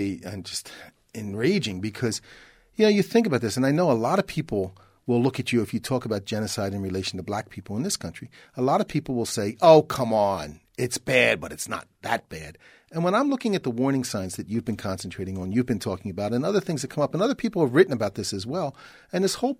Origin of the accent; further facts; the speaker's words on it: Philadelphia, Pennsylvania, United States; I grew up in Philadelphia. Mm-hmm. And, you know, we had very, very strictly segregated neighborhoods